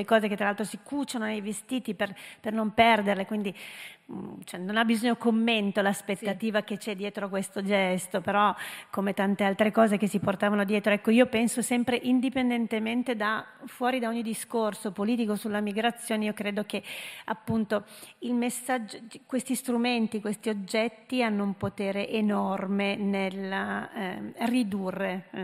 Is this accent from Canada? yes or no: yes; Canada; io sono cresciuta in Canada, io non volevo mai tornare in Canada